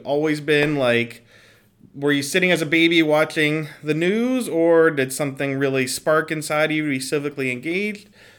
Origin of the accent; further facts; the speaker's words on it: Pittsburgh, Pennsylvania, United States; I'm just from Pittsburgh originally